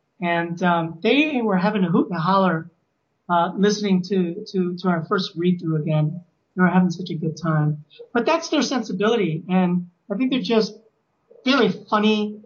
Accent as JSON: {"language": "English", "town": "Chicago", "region": "Illinois", "country": "United States", "tie": "born or raised there", "said": "I am. I was born in Chicago. I was born at Illinois Masonic. And I lived on the north side of Chicago my whole life."}